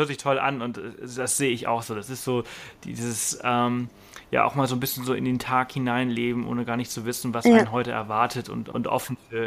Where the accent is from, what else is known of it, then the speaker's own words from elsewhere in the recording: Germany; Und wir, also ihr als Schweizer und wir als Deutsche, die sehr, sehr viel, wenn nicht sogar alles haben, wir geben immer ganz wenig.